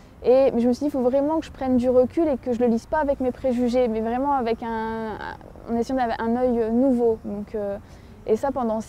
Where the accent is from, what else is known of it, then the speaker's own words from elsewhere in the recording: Lille, Hauts-de-France, France; j'ai 24 ans. Donc je suis française et je suis d'origine de Lille.